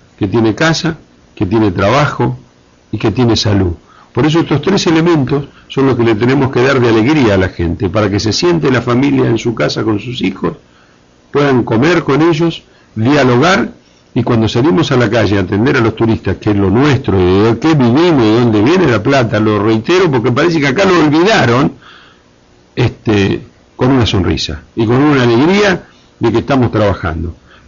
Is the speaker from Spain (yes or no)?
no; Italy; now in Pinamar, Argentina; cuando vinimos en el año 51, mi papá de Italia, yo soy italiano